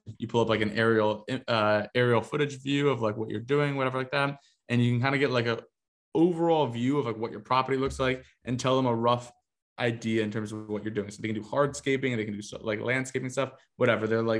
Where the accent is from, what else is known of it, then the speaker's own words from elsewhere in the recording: Northeast, United States; I know at least growing up in the Northeast, there are so many unfinished basements